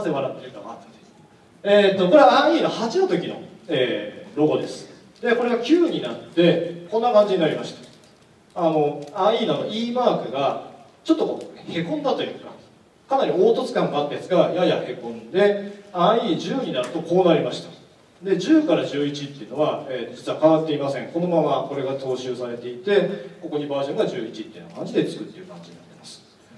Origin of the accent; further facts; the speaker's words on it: Gifu, Japan; 。今年の個人的なトピックはですね、5月に地元の岐阜でマラソン大会に出たんですが